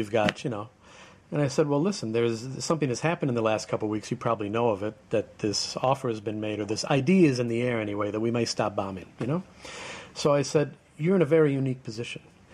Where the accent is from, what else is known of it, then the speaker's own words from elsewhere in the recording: New York City, New York, United States; I said, I'm a New Yorker from downtown. I live about, a baseball field away, a cricket field away from the World Trade Center.